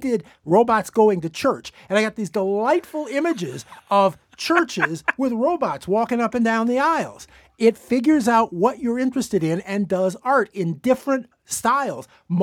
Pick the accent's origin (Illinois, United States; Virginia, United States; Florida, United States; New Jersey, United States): Illinois, United States; Chicago; I'm from Chicago, and Chicago drivers are much worse.